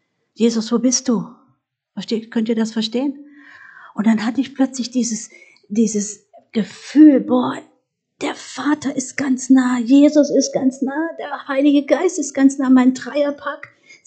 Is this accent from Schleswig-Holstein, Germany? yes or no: no; Korbach, Hesse, Germany; born there; Ich bin in Korbach geboren, dann bin ich mit 17 aus dem Haus, dann habe ich meine Eltern besucht